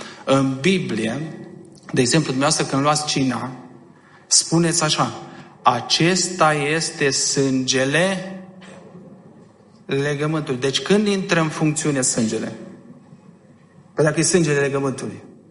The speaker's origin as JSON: {"language": "Romanian", "town": "Oțelul Roșu", "region": "Caraș-Severin", "country": "Romania", "said": "eu sunt din Oțelul Roșu, dumneavoastră la București."}